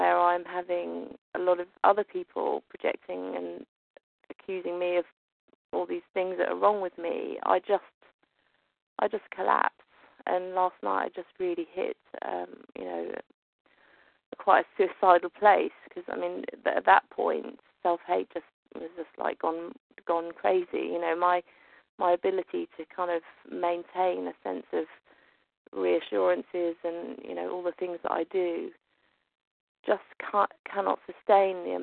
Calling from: London, United Kingdom; I'm from London.

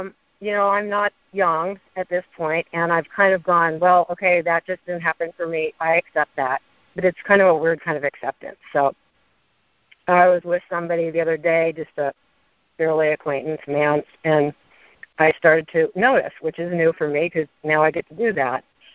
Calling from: San Francisco, California, United States; I'm calling from San Francisco.

